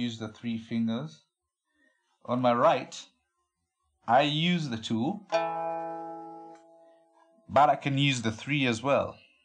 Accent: Kampala, Central Region, Uganda; And I'm from Uganda, Kampala.

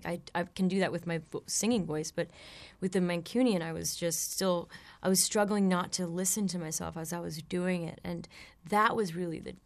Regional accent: United States; I'm an American, and I am so happy to help portray and be part of art

